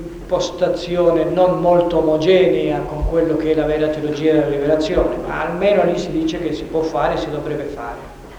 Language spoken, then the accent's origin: Italian; Argentina; dico in Argentina perché è difficile che si c'era. Scusino gli argentini più presenti, ma parlo della mia terra.